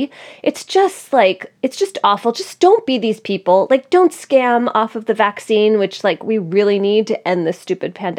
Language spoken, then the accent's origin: English; Philadelphia, Pennsylvania, United States; However, oh my God, Philadelphia, my hometown.